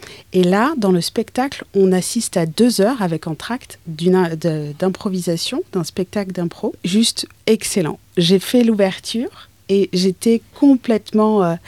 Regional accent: France; comme je suis française et la seule de la troupe

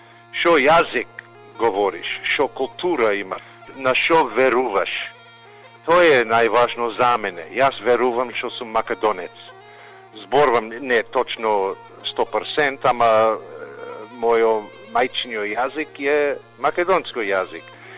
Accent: Australia; А јас сум од Австралија, ама сум од Македонец.

